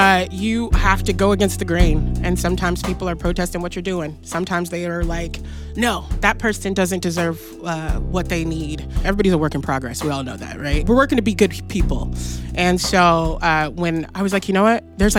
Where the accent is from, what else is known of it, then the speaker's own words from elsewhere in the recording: Pacific Northwest, United States; also born or lived in the South; I mean, I'm from the Pacific Northwest. I was born in the South, but like I grew up here, and we're a different kind of breed, you know?